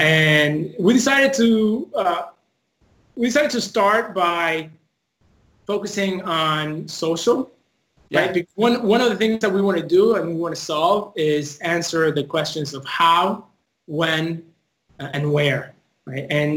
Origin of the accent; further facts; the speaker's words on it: Argentina; English is a second language; now in United States; I'm originally from Argentina, and so I moved to the United States in 1995